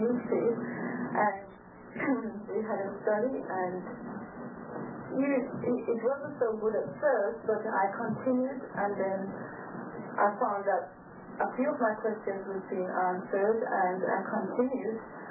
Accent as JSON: {"language": "English", "region": "England", "country": "United Kingdom", "lives_now": "Texas, United States", "said": "I'm from England."}